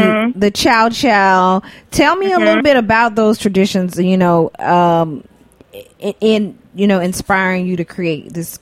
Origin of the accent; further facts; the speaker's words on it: Georgia, United States; It's always a delight to talk to someone from my home state of Georgia.